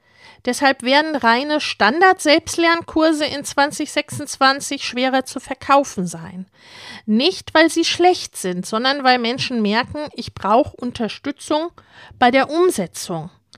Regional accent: Hesse, Germany; born there; ich bin in Hessen geboren

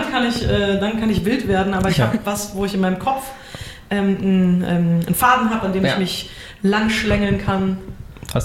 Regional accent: Trier, Rhineland-Palatinate, Germany; also born or lived in Hamburg; now in Berlin, Germany; Ich bin noch 36 Jahre alt. Ich komme eigentlich aus Trier, habe dann 14 Jahre in Hamburg, 14 Jahre in Hamburg gelebt und jetzt bin ich seit fast 3 Jahren schon in Berlin.

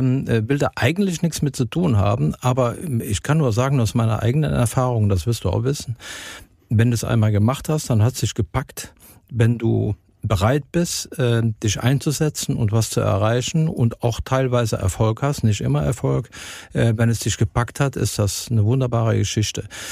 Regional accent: Aachen, North Rhine-Westphalia, Germany; now in Cologne, Germany; Ich selbst bin aus der Gegend von Aachen. Sehr stolzer Aachener, sozusagen. Öscher Jung, der auch in Klenk es noch kennt. Bin dann, wie wir Aachener alle immer sagen, bin dann aus Gründen der Entwicklungshilfe dann nach Köln gezogen.

